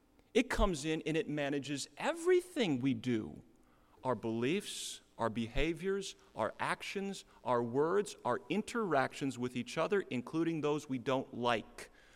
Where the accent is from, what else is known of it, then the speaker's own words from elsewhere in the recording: Iowa, United States; also born or lived in Washington; I'm kind of from Minnesota in my blood, but not really. I was born in Washington State, and I'm functionally a native of Iowa, but so who am I?